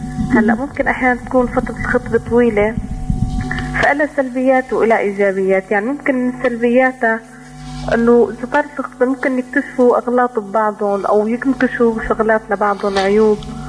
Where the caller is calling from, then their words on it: Aleppo, Aleppo Governorate, Syria; أنا معي كريم من حلب.